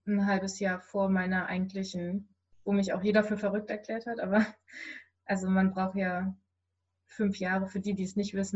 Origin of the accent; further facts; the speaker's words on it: Berlin, Germany; also wir haben ein ganz tolles Gartenhaus am Rande von Berlin, beziehungsweise ist noch Berlin